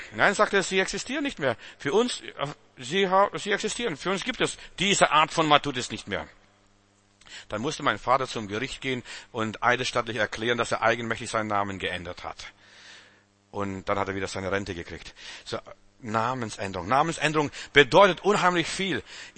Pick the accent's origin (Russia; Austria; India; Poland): Russia; now in Germany; Stell dir mal vor, ich bin in Russland aufgewachsen, jetzt lebe ich in Deutschland.